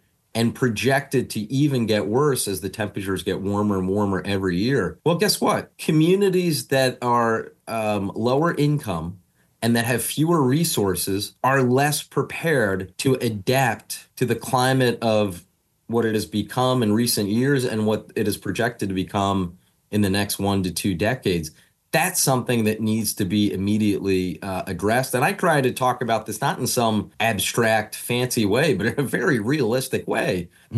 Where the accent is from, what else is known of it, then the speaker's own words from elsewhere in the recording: Philadelphia, Pennsylvania, United States; my goodness, I never thought as a kid born and raised in Philadelphia that I would see the Vine Street Expressway filled with 15 feet of water